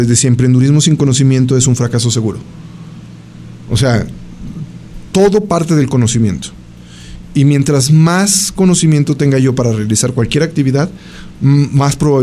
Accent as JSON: {"language": "Spanish", "country": "Mexico", "said": "creer que sí puedo lograr cualquier cosa como mexicano"}